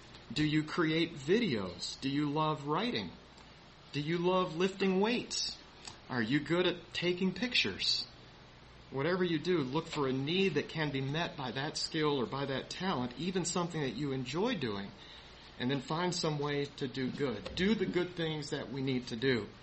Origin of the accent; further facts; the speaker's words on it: Freeport, Illinois, United States; born there; a man who served as an elder at the church where I was born down in Freeport, Illinois.